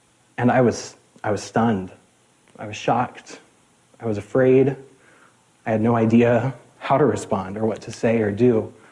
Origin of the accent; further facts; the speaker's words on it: Abilene, Texas, United States; now in Seattle, United States; I was moving here from Abilene, Texas. None of those things are in Abilene, Texas.